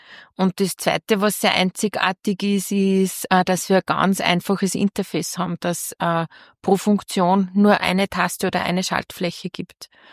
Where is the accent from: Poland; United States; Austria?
Austria; Upper Austria